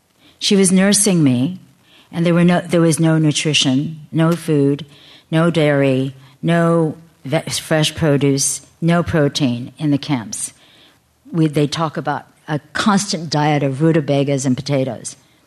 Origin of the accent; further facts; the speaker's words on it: Stockton, California, United States; born there; sent to a concentration camp from California, I was born in Stockton, and my whole family was shipped off by train to Aurora, Arkansas.